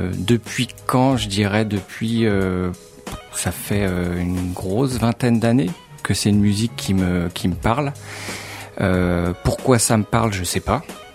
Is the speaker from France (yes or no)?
yes; Île-de-France, France; Résident le Val d'Oise depuis ma naissance.